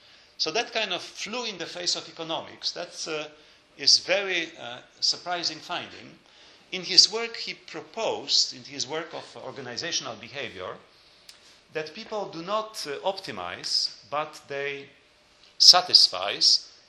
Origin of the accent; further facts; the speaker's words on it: Lublin, Lublin Voivodeship, Poland; I grew up in Lublin, and I was always very curious.